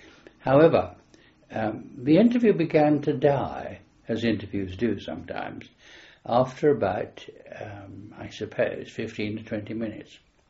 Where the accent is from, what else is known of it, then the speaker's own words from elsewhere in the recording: London, United Kingdom; born there; I was born in South Kensington, 27th of January, 1921.